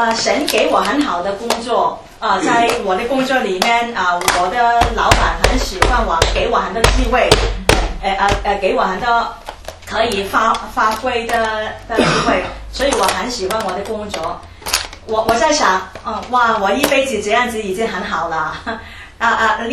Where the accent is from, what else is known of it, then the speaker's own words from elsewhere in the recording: Hong Kong; 我们是从香港来的